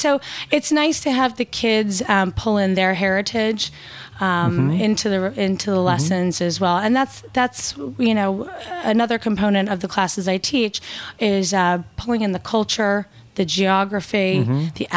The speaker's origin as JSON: {"language": "English", "town": "Kansas City", "region": "Missouri", "country": "United States", "tie": "born or raised there", "lives_now": "New York, United States", "said": "I grew up in Kansas City, Missouri."}